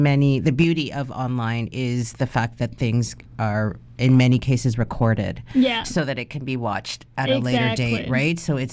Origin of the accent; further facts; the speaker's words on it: Ontario, Canada; also born or lived in Alberta; I think that it's important, even for me as a business that operates out of BC, and I'm from Ontario, right?